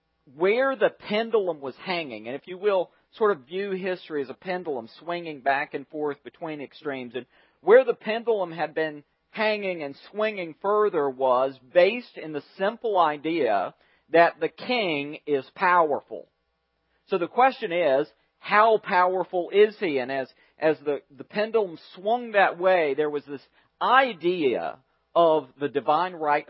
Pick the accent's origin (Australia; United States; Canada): United States; the South; because I'm a Southerner